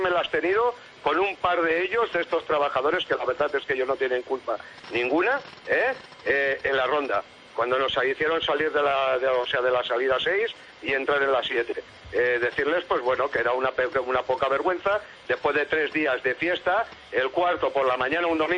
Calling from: Santa Coloma de Gramenet, Catalonia, Spain; Soy de Santa Coloma de Gramenet.

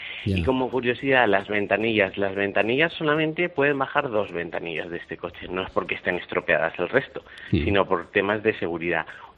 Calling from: Torrejón de Ardoz, Community of Madrid, Spain; Desde Torrejón de Ardoz, aquí estoy.

